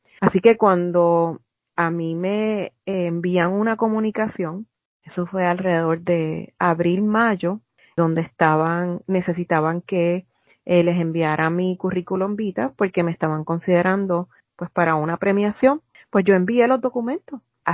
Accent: Puerto Rico; yo me fui de Puerto Rico y mi niña solamente tenía 2 años.

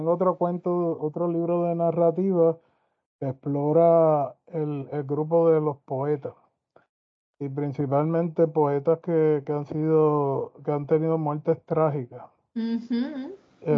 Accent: Puerto Rico; Y estoy trabajándolo con un grupo étnico que somos los puertorriqueños.

